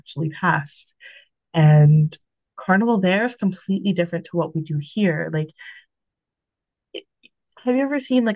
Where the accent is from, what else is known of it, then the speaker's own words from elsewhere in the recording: Jamaica; So I don't really celebrate being Jamaican because I feel like it's a celebration in itself.